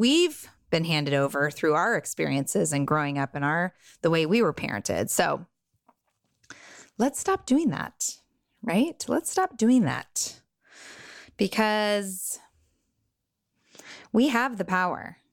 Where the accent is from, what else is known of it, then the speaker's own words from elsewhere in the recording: California, United States; I grew up in Southern California in a bubble of wealth.